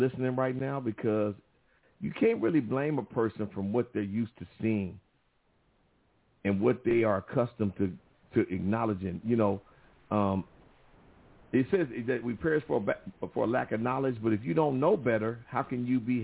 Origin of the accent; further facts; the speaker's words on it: Compton, California, United States; no, I'm just playing. We both from the CPT.